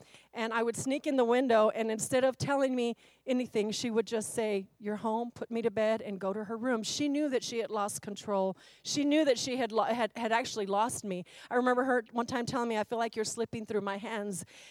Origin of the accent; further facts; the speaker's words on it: Austin, Texas, United States; So I grew up in Austin, Texas from the age 10 on, back when it was the hood and you couldn't even walk your dog in East Austin.